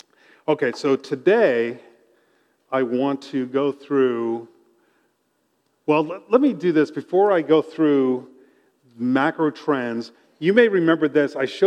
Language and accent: English; Natick, Massachusetts, United States; Bill referred to John Elliott in my hometown, Natick, Massachusetts, bringing the gospel to one of those praying towns, translating the scriptures.